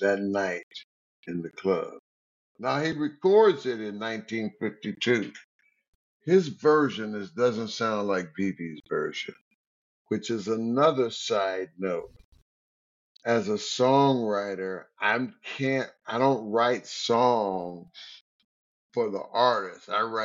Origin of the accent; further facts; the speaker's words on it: California, United States; But, you know, growing up in the Bay Area, getting the gig with Eddie